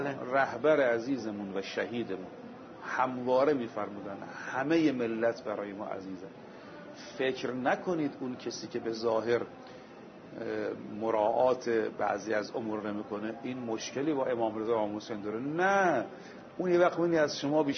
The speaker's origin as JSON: {"language": "Persian", "country": "Iran", "said": "من به عنوان یک طلبه عرض میکنم، به عنوان یک ایرانی عرض میکنم، به عنوان یک مسلمان عرض میکنم"}